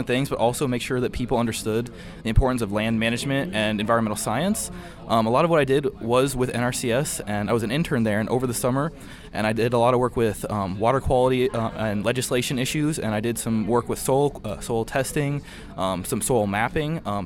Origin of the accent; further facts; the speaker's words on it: Danville, Indiana, United States; All right, yeah. So I'm from Danville, Indiana. It's a small town just west of Indianapolis.